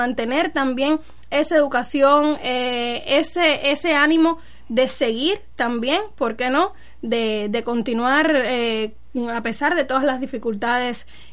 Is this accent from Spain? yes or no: no; Camagüey, Cuba; moved away; Muchos saben que soy camagüeyana, cuando vine de mi tierra natal hacia acá